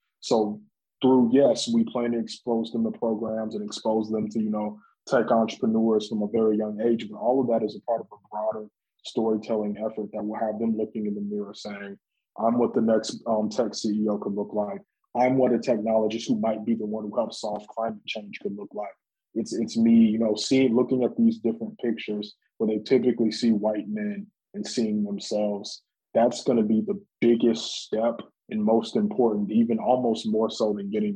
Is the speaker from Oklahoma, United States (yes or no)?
yes; Tulsa, Oklahoma, United States; Being born in this town and having the lineage that I do has always given me some sort of responsibility, a feeling of responsibility towards the Black Wall Street legacy, not only as it relates to Tulsa